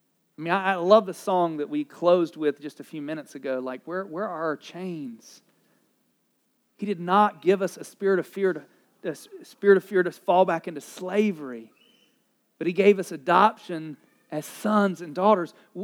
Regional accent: the South, United States; if we grew up in the South like me

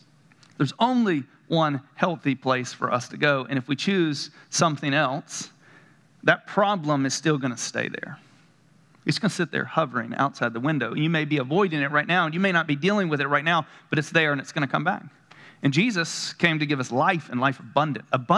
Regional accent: North Carolina, United States; I mean, I grew up in the South, North Carolina, you know, like fires, brimstone, and there is a justice in God.

